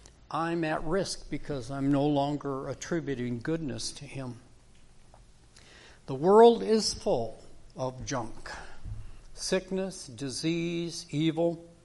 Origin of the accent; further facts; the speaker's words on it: Minnesota, United States; And where I grew up in the Twin Cities area, I could not walk down those city streets today and feel safe.